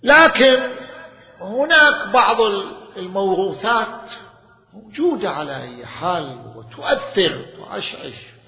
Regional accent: Najaf, Najaf Governorate, Iraq; لكل قلت له أنا من النجف أنا.

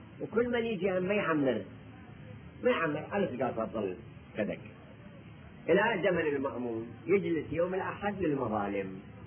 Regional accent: Iraq; accent: Iraqi; احنا لغتنا عراقية

